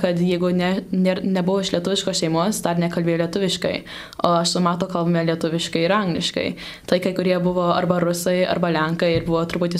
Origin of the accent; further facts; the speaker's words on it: Chicago, Illinois, United States; visi mūsų vaikai iš pradžių iš tikrųjų netikėjo, kad mes iš Čikagos